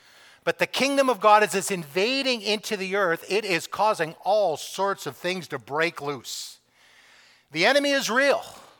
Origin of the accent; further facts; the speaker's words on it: Canada; And to tell them, I'm from Canada and we're praying for you.